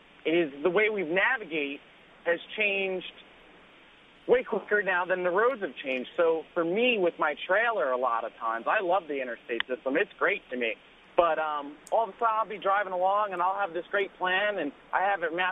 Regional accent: Northport, New York, United States; I'm actually from Northport, New York.

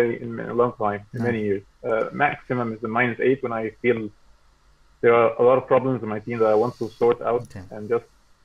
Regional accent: Egypt; I'm from Egypt. Yeah. I'm joining from Egypt, yeah.

